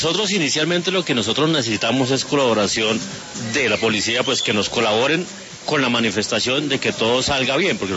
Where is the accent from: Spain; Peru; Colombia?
Colombia; porque cada día nos están desplazando más a nosotros como colombianos y le están apoyando solo a los chinos.